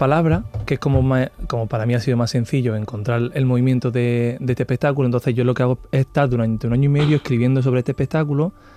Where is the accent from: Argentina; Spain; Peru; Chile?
Spain; Roquetas de Mar, Andalusia; Sí, lo hice en Roqueta, en mi pueblo.